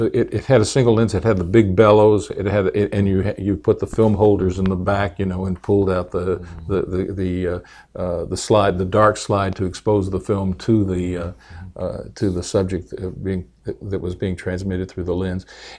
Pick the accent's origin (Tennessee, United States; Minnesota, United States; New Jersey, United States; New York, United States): Tennessee, United States; Nashville; born there; now in Tulsa, United States; No, I was born in Nashville, Tennessee.